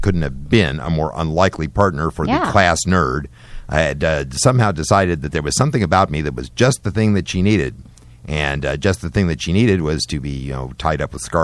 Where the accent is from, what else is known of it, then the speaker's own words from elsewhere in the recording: Denver, Colorado, United States; I grew up in Denver, Colorado.